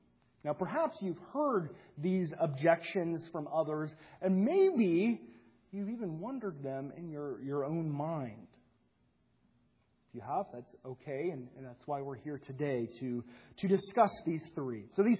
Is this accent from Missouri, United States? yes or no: yes; Missouri, United States; a prominent minister in my home state, in Missouri